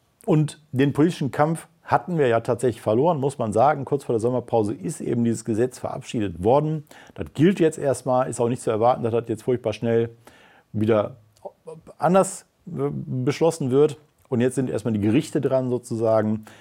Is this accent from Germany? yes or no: yes; North Rhine-Westphalia, Germany; Also mein Heimatland NRW